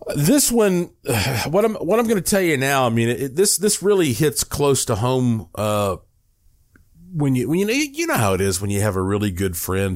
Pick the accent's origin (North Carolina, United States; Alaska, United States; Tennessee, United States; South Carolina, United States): North Carolina, United States; Asheville; That's my home city. You know, I was born there in Asheville.